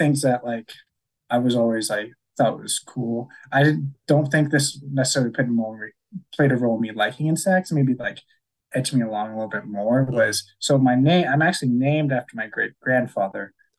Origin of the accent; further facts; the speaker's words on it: Arizona, United States; And I grew up in Arizona